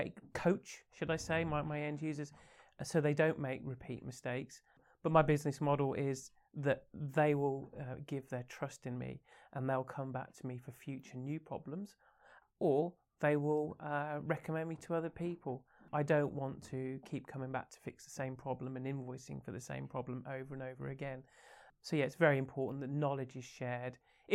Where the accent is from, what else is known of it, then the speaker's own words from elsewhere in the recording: Birmingham, West Midlands, United Kingdom; now in Switzerland; Yeah, my Swiss German isn't particularly great, so no, I stick to English, which isn't too bad as a Brummie.